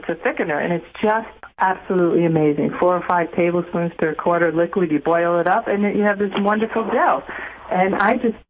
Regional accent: Staten Island, New York, United States; I mean, when I grew up in Staten Island in the 60s, like, I didn't have tofu around.

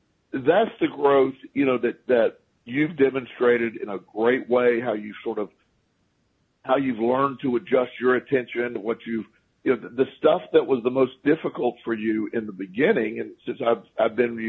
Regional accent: Florida, United States; So I grew up in Florida, so I don't get too worried about hurricanes.

